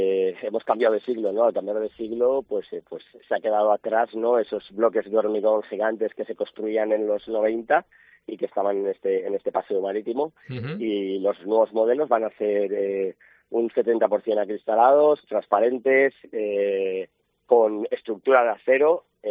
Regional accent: Valencian Community, Spain; como buenos valencianos y defensores de nuestra tierra que somos

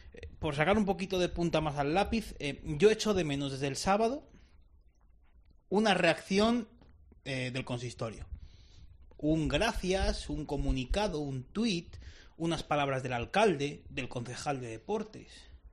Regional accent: Salamanca, Castile and León, Spain; yo como salmantino echo de menos que mi alcalde o mi consistorio

